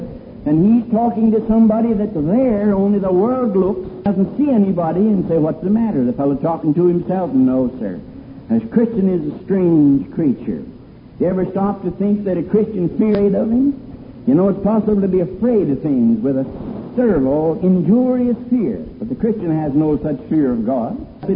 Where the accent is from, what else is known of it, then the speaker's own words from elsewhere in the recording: Pennsylvania, United States; born there; Now, I was born in the state of Pennsylvania, and therefore I'm an American citizen.